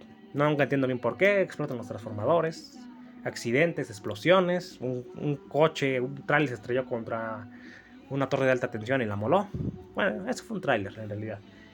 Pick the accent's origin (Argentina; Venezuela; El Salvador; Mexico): Mexico; Pero como buen mexicano diré que Ecuador, pues sí, la regó.